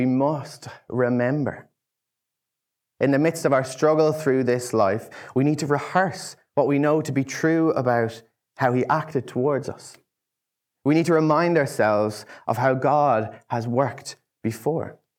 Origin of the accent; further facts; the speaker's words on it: Ireland; It gave me some validation as an Irishman.